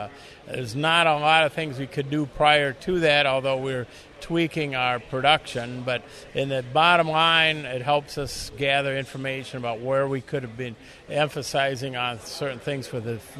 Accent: Beaver Dam, Wisconsin, United States; I'm a cash grain farmer, Beaver Dam, Wisconsin.

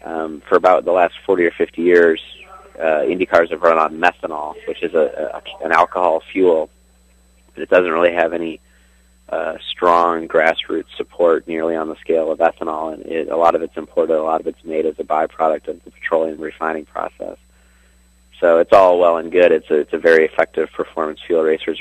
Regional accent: St. Louis, Missouri, United States; Well, I grew up in St. Louis, and my wife's from North Dakota, and so our family is very strongly centered in the Midwest.

